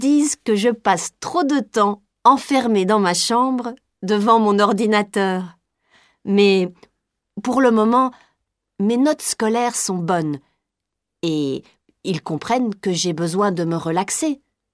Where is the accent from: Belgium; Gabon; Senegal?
Belgium; Brussels, Brussels-Capital Region; J'ai 17 ans et je viens de Bruxelles, en Belgique.